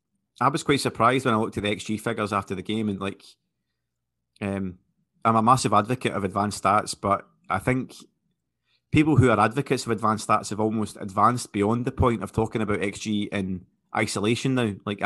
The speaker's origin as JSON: {"language": "English", "region": "Scotland", "country": "United Kingdom", "said": "And I'm saying that as a Scotsman."}